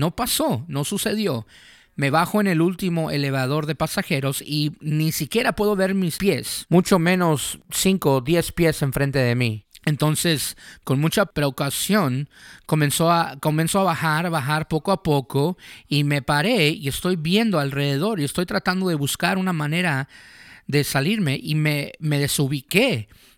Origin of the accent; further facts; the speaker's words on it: Canada; Yo crecí en Canadá, entonces me encanta el invierno y los deportes.